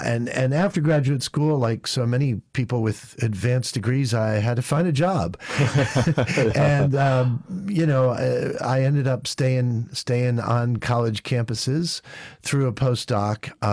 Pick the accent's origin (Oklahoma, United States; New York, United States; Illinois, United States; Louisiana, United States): New York, United States; Grand Island; I was born in New York State. I grew up rurally in a small town called Grand Island, New York, in the river, in the Niagara River, above Niagara Falls, and went to college in New York, but also grew up in other places.